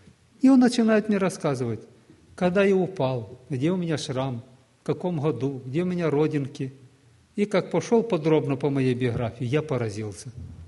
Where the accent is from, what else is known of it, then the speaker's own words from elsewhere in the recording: Chernihiv Oblast, Ukraine; Я так родился и вырос на Черниговщине. Там аж тот край Украины. Вот. Но у нас такое село какое-то.